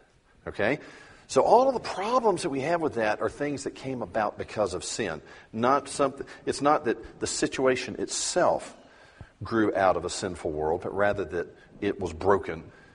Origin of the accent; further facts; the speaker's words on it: the South, United States; we're from the South. We're from the Bible Belt, right?